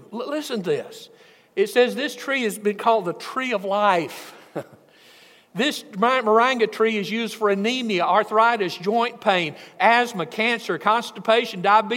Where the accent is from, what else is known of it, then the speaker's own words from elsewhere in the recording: Alabama, United States; now if you're a botanist, forgive me, I'm from Alabama, so this is my best shot, okay?